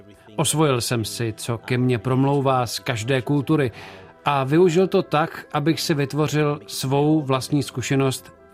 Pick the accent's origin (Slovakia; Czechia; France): France; also born or lived in Philippines / Barcelona, Spain; Jsem Francouz, ale narodil jsem se na Filipínách, takže mě to přimělo ptát se, kde mám domov a svoje kořeny, protože jsem taky posledních 16 let žil v Barceloně.